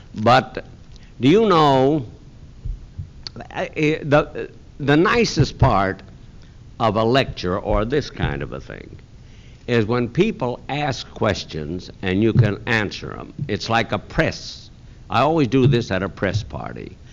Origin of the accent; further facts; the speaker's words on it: Waukegan, Illinois, United States; You know, there's a school named after me in my hometown, Waukegan, Illinois. It's called the … Junior High School.